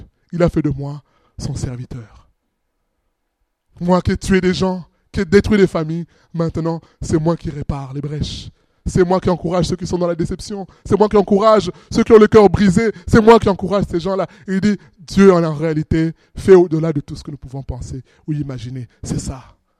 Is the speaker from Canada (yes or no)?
no; France; même si je suis français, je comprends que soutenir une patrie, un pays, ben, ça amène toujours à la déception